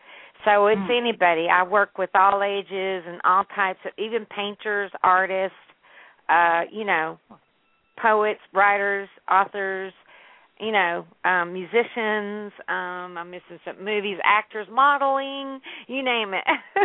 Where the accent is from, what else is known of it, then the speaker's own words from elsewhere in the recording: Boston, Massachusetts, United States; born there; You know, I was born in Boston.